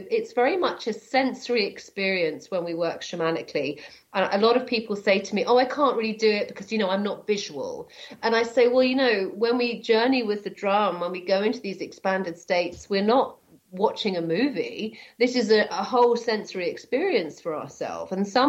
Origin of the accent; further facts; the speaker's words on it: Scotland, United Kingdom; And I'm saying that from Scotland, and Scotland is damp. I'm often if I'm outside, it's damp and it's rainy. I live by the sea, so there's a sea air